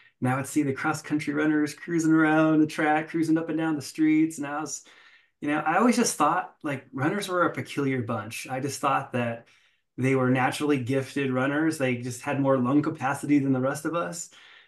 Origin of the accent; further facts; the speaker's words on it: Los Angeles, California, United States; So, I grew up in Los Angeles, ironically enough, born and raised.